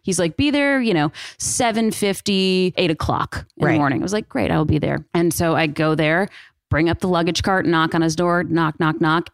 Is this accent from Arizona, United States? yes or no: no; Atlanta, Georgia, United States; growing up, born and raised in Atlanta and then, you know, leaving and coming back still, I think it's sort of the perfect meld of the South, perfect meld of a big city.